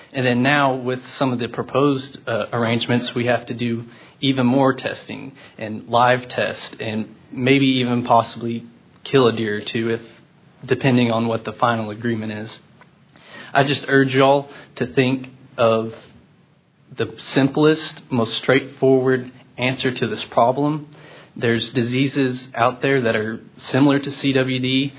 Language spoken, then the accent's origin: English; Godley, Texas, United States; I'm from Godley, Texas in Johnson County.